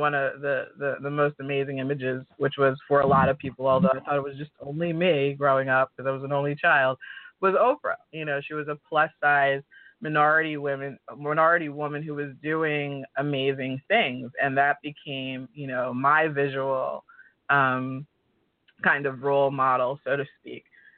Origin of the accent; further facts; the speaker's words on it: Cherry Hill, New Jersey, United States; I grew up in Cherry Hill, New Jersey, so I didn't spend a lot of time comparing myself to others because there really wasn't any comparison.